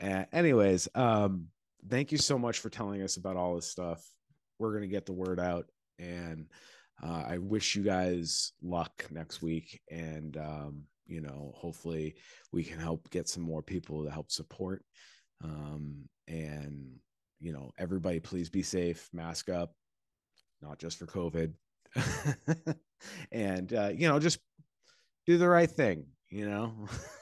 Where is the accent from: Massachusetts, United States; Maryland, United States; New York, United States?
Massachusetts, United States; Quincy; I grew up with a bunch of people that grew up to be cops in my home city area. I grew up in Quincy